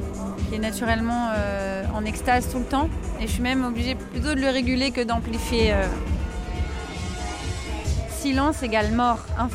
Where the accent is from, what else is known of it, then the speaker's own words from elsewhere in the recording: France; born there; Je suis née en France, je suis romantique, quoi.